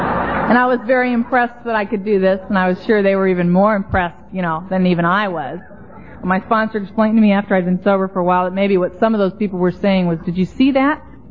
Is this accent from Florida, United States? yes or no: no; Los Angeles, California, United States; born or raised there